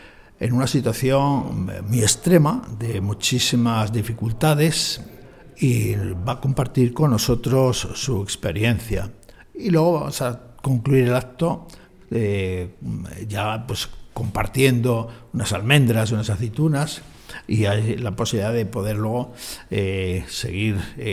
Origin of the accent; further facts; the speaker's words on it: Spain; Nosotros hemos sido emigrantes, seguimos siendo emigrantes, los españoles